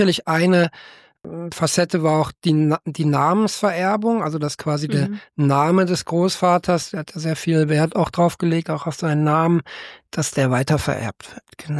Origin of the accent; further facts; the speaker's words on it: Cologne, North Rhine-Westphalia, Germany; In Köln bin ich geboren, in Köln-Vogelsang aufgewachsen.